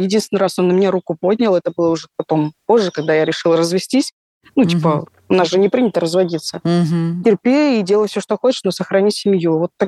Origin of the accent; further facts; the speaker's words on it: Dagestan, Russia; Я родом из Дагестана.